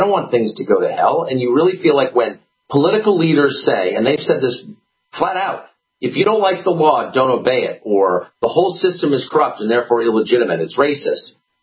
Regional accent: United States; Like, I don't know, I'm an American, he's the president.

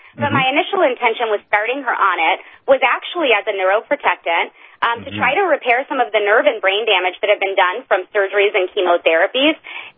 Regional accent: Florida, United States; what's happening here in my home state of Florida

